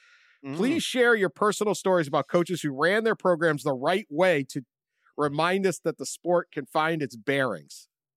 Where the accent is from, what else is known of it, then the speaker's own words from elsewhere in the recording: Massachusetts, United States; It's 90 minutes from Boston. And the kids at UMass made fun of my accent.